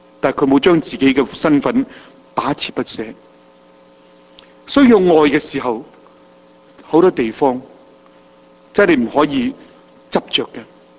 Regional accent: China; 特别我中国人呢样好重要噶嘛

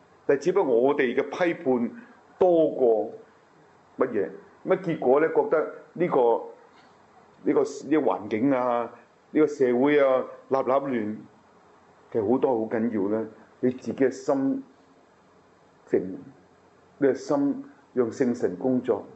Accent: China; 我哋中國人有個。有個言語啊

